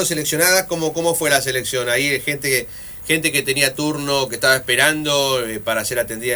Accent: Nogoyá, Entre Ríos, Argentina; born there; Yo nací en Nogoyá nada más.

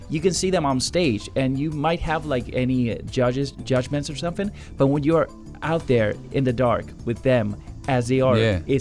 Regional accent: Buenos Aires, Argentina; born there; English is a second language; I was born in Buenos Aires, mm-hmm.

